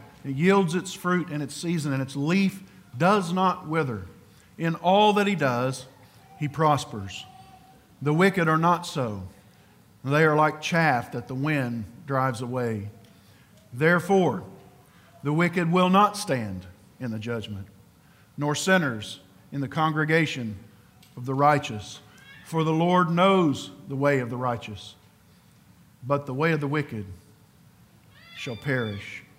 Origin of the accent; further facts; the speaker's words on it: Ireland; You ever heard the Irish say the word psalm? Sam 1. I'm Irish, so I get a kick out of that.